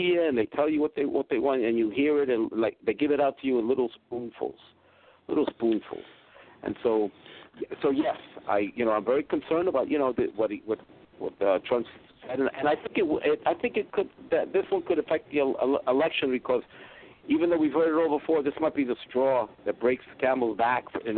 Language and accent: English; New York, United States; I grew up in Washington Heights, con Puerto Ricano y Afroamericano. I represented East Harlem, which is black and Puerto Rican.